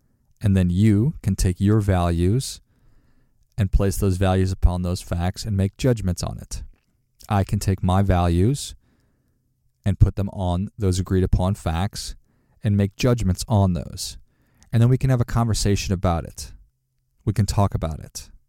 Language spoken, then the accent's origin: English; Minnesota, United States; Because my family voted Democrat because we're from Minnesota.